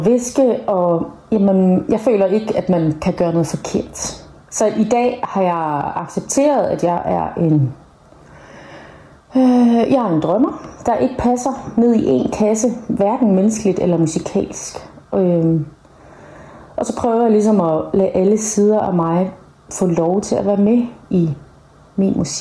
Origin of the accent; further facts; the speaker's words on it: Central Denmark Region, Denmark; Jeg er vokset op i Vestjylland med åbne vidder og masser af blæst.